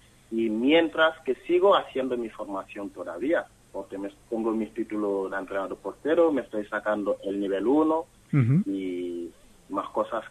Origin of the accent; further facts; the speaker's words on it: Senegal; born there; Spanish is a second language; moved away as an adult; also born or lived in Italy; Yo nací en Senegal, entonces empecé allí hasta primera división. A los 16 firmé mi primer contrato en primera allí. Luego, 3-4 años después, yo me vine para acá. Estuve en Italia, en Madone